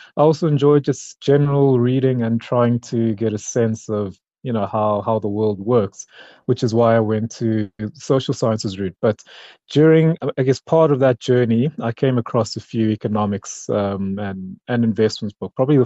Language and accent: English; Johannesburg, Gauteng, South Africa; Well, I'm Joburg born and bred. So I was born in Soweto and I grew up largely in Bryanston for most of my childhood.